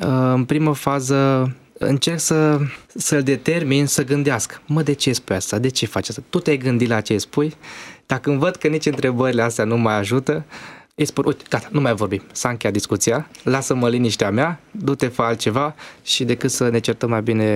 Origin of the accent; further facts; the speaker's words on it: Transylvania, Romania; mă ajută și zona din care vin. Sunt ardelean.